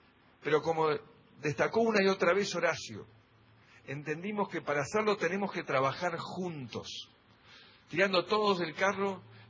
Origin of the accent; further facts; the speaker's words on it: Argentina; qué hospitalarios somos los argentinos